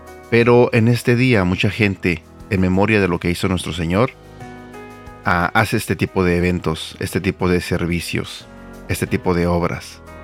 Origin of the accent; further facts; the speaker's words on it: Iztapalapa, Mexico City, Mexico; De donde yo soy, en la Ciudad de México, de Iztapalapa, yo recuerdo que cuando era niño, hacían una obra sobre la crucifixión